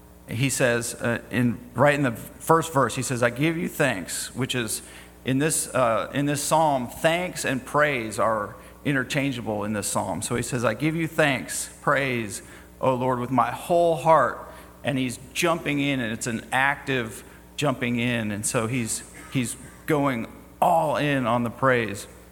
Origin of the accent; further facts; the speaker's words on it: California, United States; So I grew up in California, and I went to college in California, and it was kind of a mountainous region.